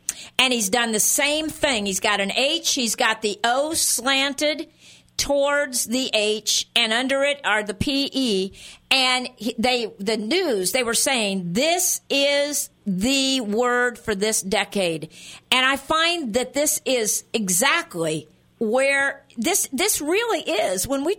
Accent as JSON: {"language": "English", "region": "Indiana", "country": "United States", "said": "Interesting, since I'm from Indiana, I remember this."}